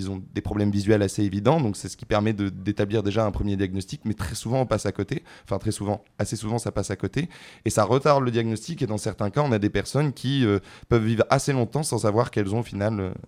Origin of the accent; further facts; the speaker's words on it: Nouvelle-Aquitaine, France; Moi à la base du coup je viens du Périgord, j'ai fait ma licence à Bordeaux